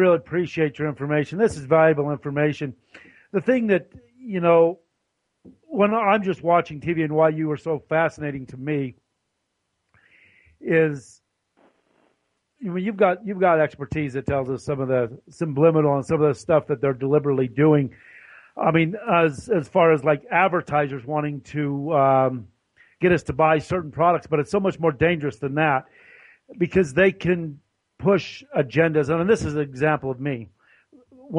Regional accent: Utah, United States; they're talking about, I'm from Utah, that they're saying that Utah is looked at as going to be one of the last states in this country to accept gay marriage.

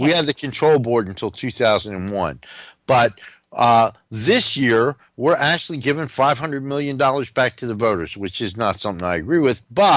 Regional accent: New Jersey, United States; You know, I'm from New Jersey, so originally, so it was either put a horse's head in your bed or unleash

